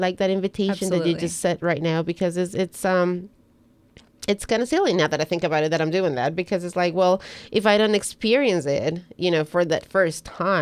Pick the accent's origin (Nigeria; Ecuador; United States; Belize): Ecuador; English is a second language; growing up in Ecuador